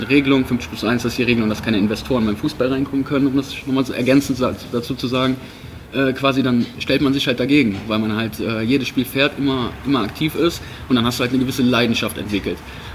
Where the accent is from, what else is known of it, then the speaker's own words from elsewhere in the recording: Cologne, North Rhine-Westphalia, Germany; ich komme aus Kalk